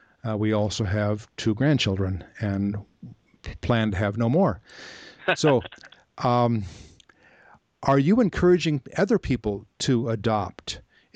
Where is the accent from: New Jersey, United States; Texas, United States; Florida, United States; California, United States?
California, United States; we live in a beautiful area on Central Coast, California, most of the year, my hometown.